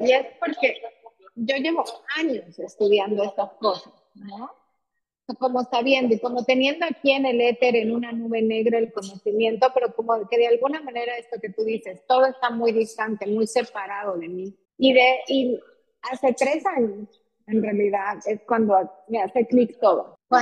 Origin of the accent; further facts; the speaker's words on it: Bolivia; soy de Bolivia, orgullosamente boliviana.